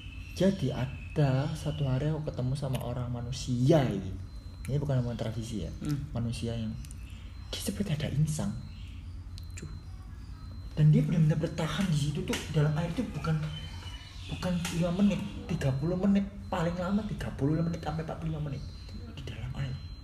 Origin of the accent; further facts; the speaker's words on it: Batam, Riau Islands, Indonesia; Jadi dulu aku tinggal itu di Kota Batam, di Kepulauan Riau.